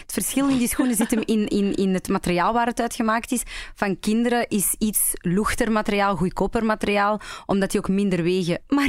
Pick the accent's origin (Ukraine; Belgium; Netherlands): Belgium; Antwerp, Flanders; Geboren en getogen in Antwerpen. En ik kan er ook niet weg.